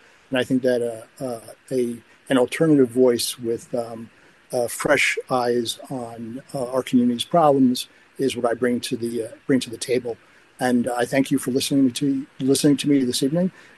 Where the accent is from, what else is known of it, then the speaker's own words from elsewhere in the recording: East Coast, United States; I'm originally from the East Coast.